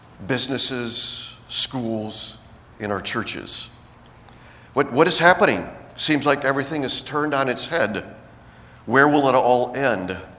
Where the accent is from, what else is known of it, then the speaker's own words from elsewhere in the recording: Towanda, Pennsylvania, United States; also born or lived in Peru; I was born and raised here in Towanda. The church sent us out to be missionaries, workers in Peru. We just completed 37 years in Peru.